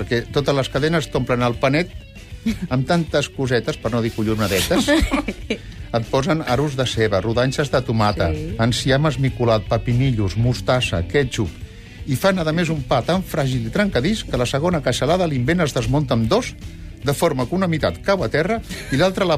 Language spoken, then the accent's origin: Catalan; Catalonia, Spain; som catalans